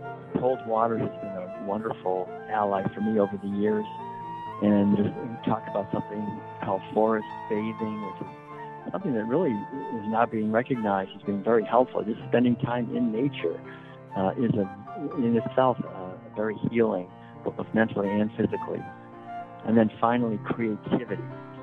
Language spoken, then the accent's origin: English; Concord, Massachusetts, United States; being born and raised in Concord, Massachusetts, and not too far from Worcester, I learned to swim in Walden Pond